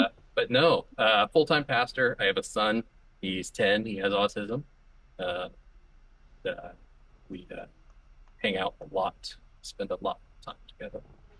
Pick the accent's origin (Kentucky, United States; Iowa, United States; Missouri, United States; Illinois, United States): Illinois, United States; But well, I am 42 years old. Born and raised in Illinois, tiny town, about 5,000 people, and that is currently where I live as well.